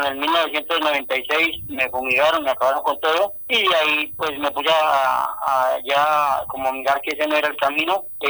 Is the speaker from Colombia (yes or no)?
yes; Meta, Colombia; also born or lived in Boyacá; yo soy de origen boyacense, me vine muy chico para el departamento del Meta, donde tenía una finca pequeña